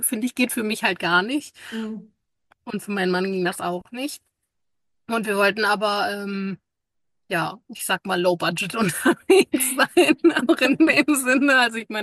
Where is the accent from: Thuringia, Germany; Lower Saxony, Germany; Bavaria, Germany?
Lower Saxony, Germany; Kommen wir auch aus der Nähe von Göttingen, sind wir ja gestartet mit dem Van.